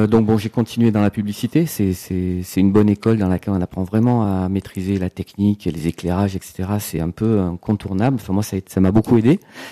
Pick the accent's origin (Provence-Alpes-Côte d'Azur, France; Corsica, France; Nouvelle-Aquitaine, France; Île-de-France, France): Provence-Alpes-Côte d'Azur, France; Toulon; also born or lived in Brittany; j'ai grandi à Toulon, j'ai fait mes études à Avignon, j'ai passé 6 ans en Bretagne